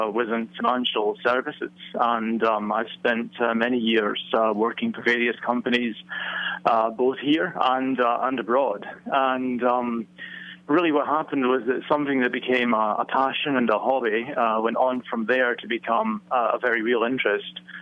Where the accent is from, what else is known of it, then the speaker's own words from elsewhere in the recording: Scotland, United Kingdom; now in United States; Yes, we're based in Virginia, and I'm actually calling in from our new plant in Lubbock, Texas. But I'm from neither place. I'm from Scotland originally.